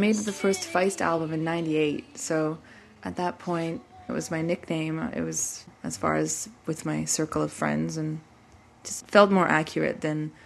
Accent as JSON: {"language": "English", "country": "Canada", "lives_now": "Europe", "said": "And all of my Canadian friends that have moved to Europe, we always joke that our little slogan is we come from Canada, so we've got stamina."}